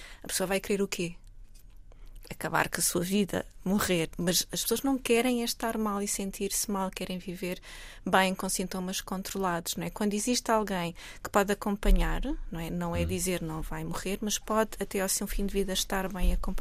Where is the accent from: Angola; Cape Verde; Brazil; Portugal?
Portugal; Castelo Branco; moved away; Eu neste momento não estou em Lisboa, mas saí há pouco tempo. Eu sou da zona de Castelo Branco, mudei-me para Lisboa há 20 anos